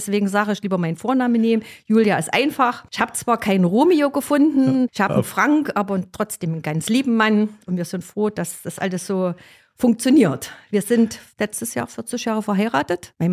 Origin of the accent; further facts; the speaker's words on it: Germany; wir sind Deutsche